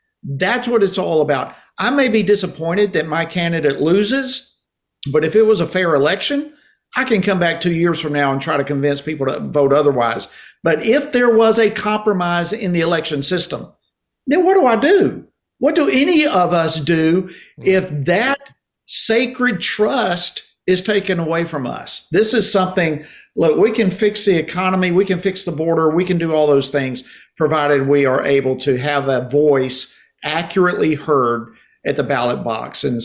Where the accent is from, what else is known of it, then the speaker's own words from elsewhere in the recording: Georgia, United States; Many states, for example, Georgia, my home state, the machine prints out a sample of what I voted for